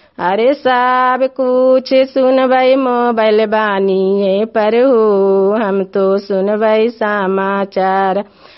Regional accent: Bhowi, India; भोवी ग्राम के रहने वाली हूँ।

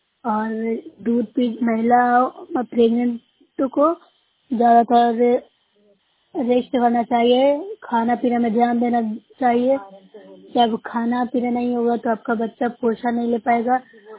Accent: Bihar, India; मैं नवसाई सेक्शन से हूँ, जिला नालंदा से हूँ।

